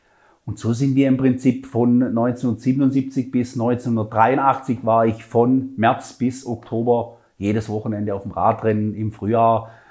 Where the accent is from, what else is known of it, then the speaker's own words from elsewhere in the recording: Oberbaldingen, Baden-Württemberg, Germany; ich bin auf dem Land aufgewachsen, in Oberbaldingen. Das gehört zu Bad Dürrheim.